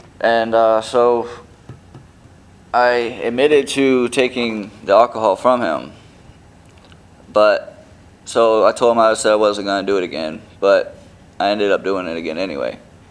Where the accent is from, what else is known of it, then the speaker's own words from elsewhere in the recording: North Fort Myers, Florida, United States; now in Tampa, United States; Originally, I'm not from up here in Tampa. I'm actually from North Fort Myers, down there in Lee County in Florida.